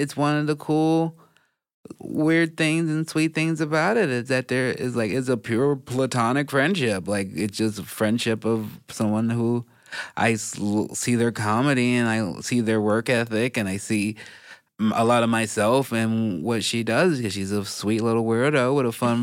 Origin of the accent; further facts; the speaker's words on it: Chicago, Illinois, United States; also born or lived in Gardena, California; I was born in Gardena, but I was raised in Chicago.